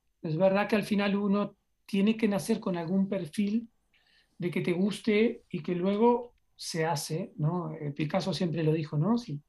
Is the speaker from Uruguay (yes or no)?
yes; Uruguay; yo soy uruguayo y cuando fui a Argentina a trabajar a una agencia muy buena